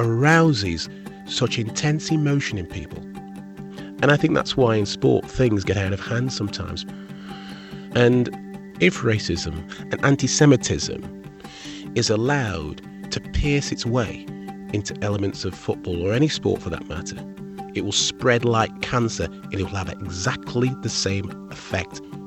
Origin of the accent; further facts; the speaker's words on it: Stoke-on-Trent, West Midlands, United Kingdom; I started playing football professionally with my hometown, Stoke City. I'm a son of Jamaican immigrants who came to the UK in the 1950s.